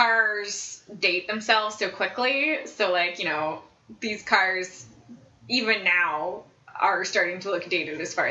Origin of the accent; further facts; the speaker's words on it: the South, United States; I don't know, I'm from the South.